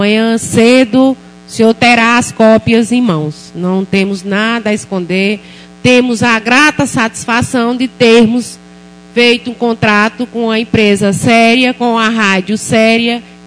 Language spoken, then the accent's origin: Portuguese; Campina Grande, Paraíba, Brazil; now in Guadalupe, Brazil; Não sou filha de Guadalupe, eu sou paraibana, filha de Campina Grande. Mas tenho o orgulho, o prazer, a satisfação, a alegria de ser filha adotiva do município de Guadalupe.